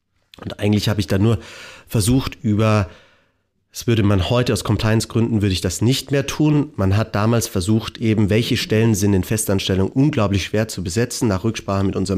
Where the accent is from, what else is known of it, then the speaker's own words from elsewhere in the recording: Landsberg am Lech, Bavaria, Germany; also born or lived in Austria; Und bin im beschaulichen Landsberg am Lech groß geworden.